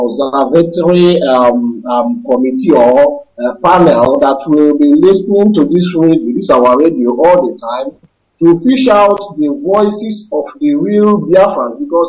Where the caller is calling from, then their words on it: Jakarta, Indonesia; I am calling from Jakarta, Indonesia.